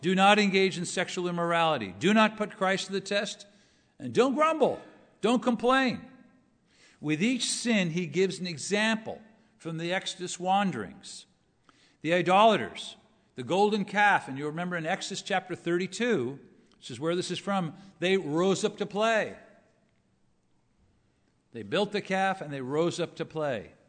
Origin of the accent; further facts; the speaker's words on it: Los Angeles, California, United States; When I grew up in Los Angeles, or near Los Angeles, there was one building.